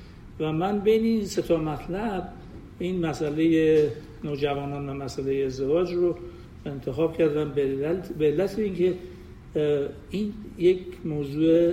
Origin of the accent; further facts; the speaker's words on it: Iran; now in United States; ما ایرانی هستیم، این به این همچین فکری رو میاریم وقتی سوال شما فکر میکنیم و وقتی که تو آمریکا هستیم